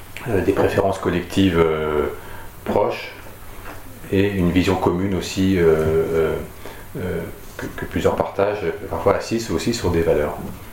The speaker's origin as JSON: {"language": "French", "town": "Paris", "region": "Île-de-France", "country": "France", "said": "en tant que Parisien"}